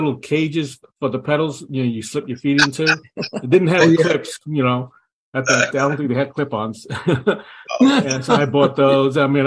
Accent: New York City, New York, United States; You know, I grew up in the Bronx, New York, up in the Upper Bronx. You know, we lived in city housing and on the third floor, three-story apartment

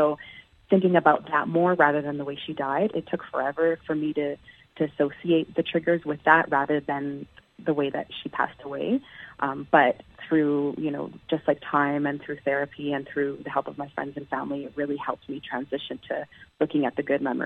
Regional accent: Calgary, Alberta, Canada; Just because it is, I feel like it's my hometown, and I was mostly raised here

